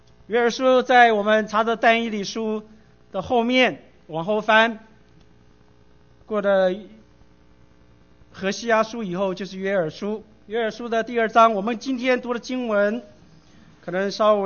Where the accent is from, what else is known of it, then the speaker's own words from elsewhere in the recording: Guangdong, China; 谁叫我们是广东人呢，我们老广很懂得吃的，对不对？